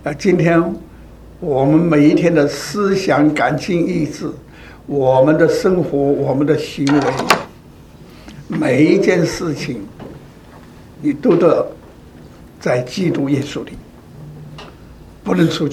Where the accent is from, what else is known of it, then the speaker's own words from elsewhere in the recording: China; 这个很像这个我们中国人都把它叫做善意的谎言